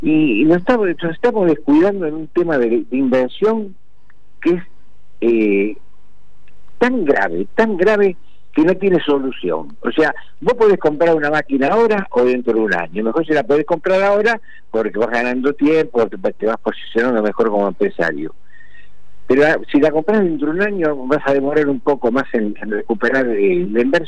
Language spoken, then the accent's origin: Spanish; Argentina; como argentinos, como seres humanos, como empresarios